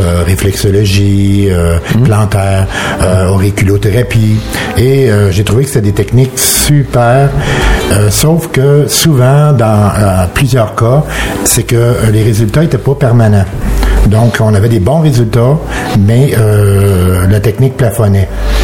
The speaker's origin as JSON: {"language": "French", "town": "Montreal", "region": "Quebec", "country": "Canada", "lives_now": "Belgium", "said": "Oui, je viens du Québec plus précisément. OK? Je viens du Québec, oui."}